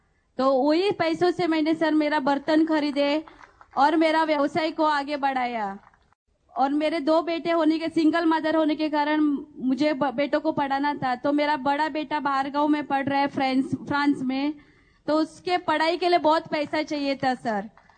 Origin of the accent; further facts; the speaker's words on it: Mumbai, Maharashtra, India; sir मैं मुंबई कांदिवली मुंबई से हूँ